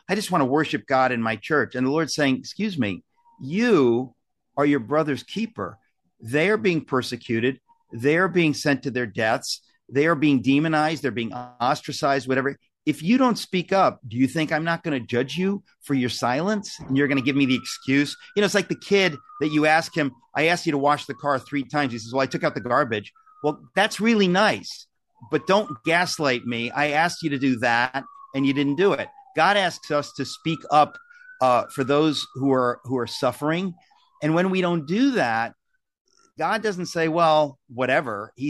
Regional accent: United States; That's just because I'm an American, because people died so we could have free speech.

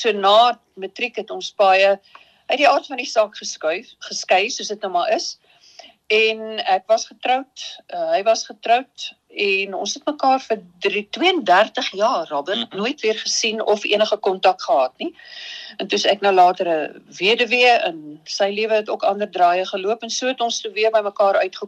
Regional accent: Durban, KwaZulu-Natal, South Africa; ek was van Durban.

